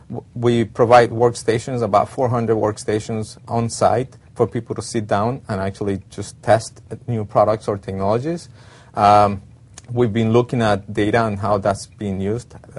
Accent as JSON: {"language": "English", "country": "Venezuela", "said": "I'm originally from Venezuela."}